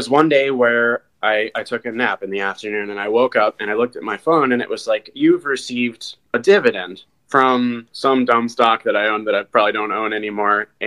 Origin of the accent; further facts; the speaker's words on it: Vermont, United States; also born or lived in Australia / Denmark; Well, I was born and raised in Vermont. I've lived all over the USA and a few other countries as well, Australia being one, Denmark.